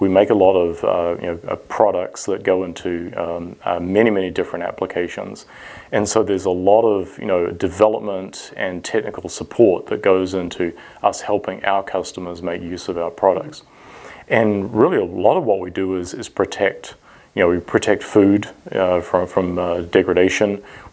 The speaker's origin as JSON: {"language": "English", "country": "New Zealand", "moved": "yes", "lives_now": "Houston, United States", "said": "I'm from New Zealand originally. And I like to tell people that I'm a Kiwi that married a beautiful girl in Wisconsin and ended up working for a Japanese company in Houston, Texas."}